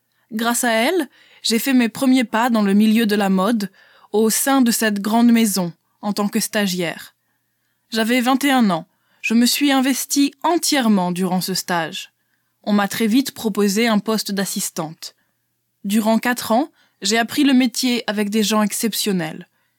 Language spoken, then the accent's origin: French; Cannes, Provence-Alpes-Côte d'Azur, France; moved away as an adult; now in Paris, France; Après le lycée, j'ai quitté Cannes pour Paris.